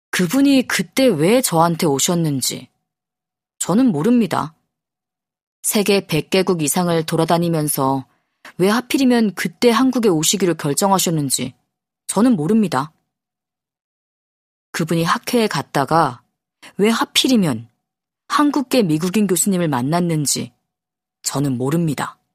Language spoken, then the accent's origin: Korean; Gangneung, Gangwon, South Korea; 제 고향이 강원도 강릉인데요. 서울에 와서 학교를 다닐 때도 방학만 되면 무조건 강릉에 가서